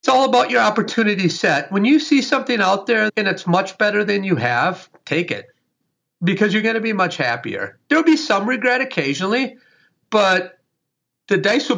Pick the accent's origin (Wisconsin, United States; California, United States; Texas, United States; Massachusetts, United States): Wisconsin, United States; Where I was raised in Wisconsin, Vince Lombardi famously said, winners never quit and quitters never win.